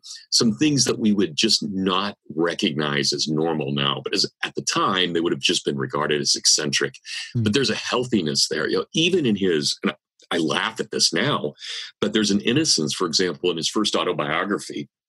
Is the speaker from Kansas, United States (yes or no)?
yes; Kansas, United States; accent: Kansas; sorry, my Kansas accent